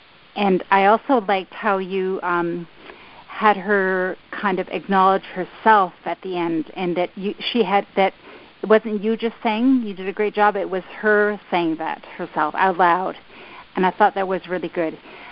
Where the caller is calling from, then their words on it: Canada; I'm calling from Canada, actually.